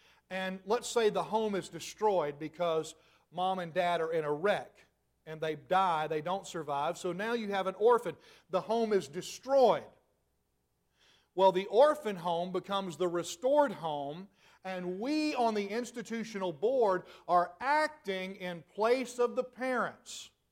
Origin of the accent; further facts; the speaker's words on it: Spring Hill, Tennessee, United States; is from my hometown of Spring Hill, Tennessee, in 1909.